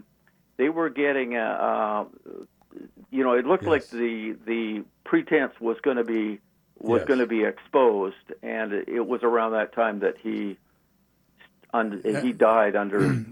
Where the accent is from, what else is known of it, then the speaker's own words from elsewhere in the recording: Vancouver, British Columbia, Canada; told us about this dictator who we had never heard about before, growing up in Vancouver.